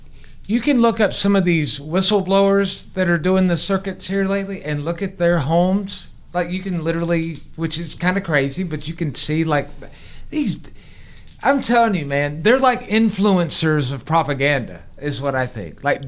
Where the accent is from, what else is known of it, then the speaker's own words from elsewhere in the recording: the South, United States; I was from the South. I didn't know what hockey sticks were.